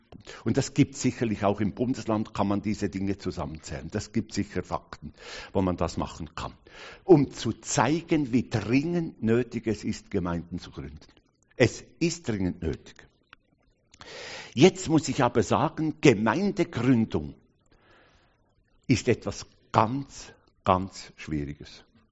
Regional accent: Switzerland; Nun, ich bin Schweizer. Ich komme aus der Schweiz.

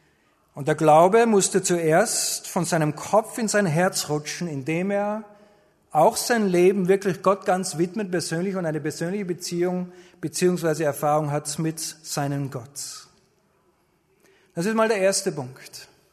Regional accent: Austria; Und bei uns in Österreich, da ist es so, dass die Schafe meistens über den Sommer über auf die Alm hochkommen

